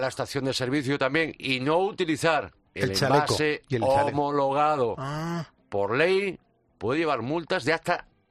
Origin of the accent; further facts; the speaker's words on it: Galicia, Spain; como soy gallego